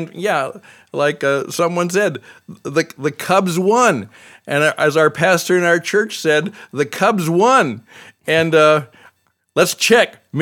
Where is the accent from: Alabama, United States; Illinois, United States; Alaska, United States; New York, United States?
Illinois, United States; Chicago; born there; I was born in Chicago. I was actually born in an area that was very genteel in 1945, you know, but is now not.